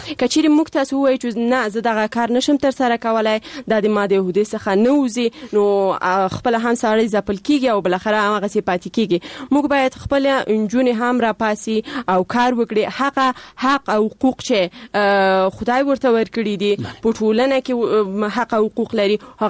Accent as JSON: {"language": "Pashto", "region": "Paktia", "country": "Afghanistan", "said": "زه د پکتیا د دسی یو ولسوالیم چې اصلا الته د انجونو لپاره هیڅ کوانځای نشته،"}